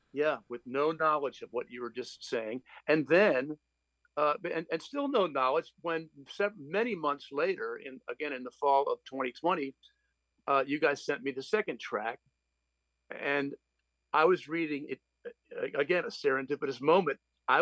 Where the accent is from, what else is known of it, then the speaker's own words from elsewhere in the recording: Upper South, United States; sort of like Southern fiction, since I come from the Upper South.